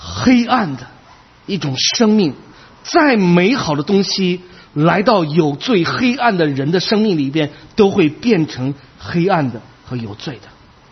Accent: China; 我们中国人都没有这样哈，都没有这么怜悯自己的孩子，对不对？

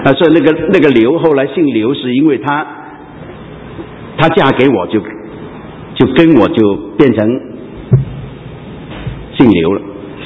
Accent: Hong Kong; 原谅我这样讲，我是香港人，香港人是很会打算的人。

